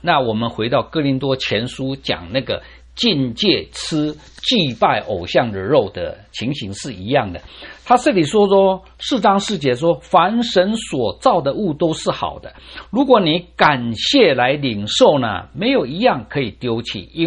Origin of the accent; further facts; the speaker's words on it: Taiwan; now in United States; 我从台湾过来，台湾的选举啊，都是用一些扭曲的话语在传播